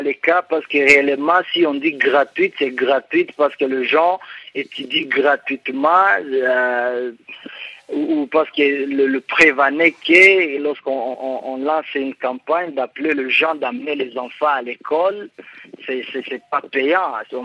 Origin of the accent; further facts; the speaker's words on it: Rwanda; En ce qui concerne l'éducation dans mon pays d'origine, c'est une chose qu'on a déjà résolue, ce n'est plus un problème au sein de la population du Rwanda.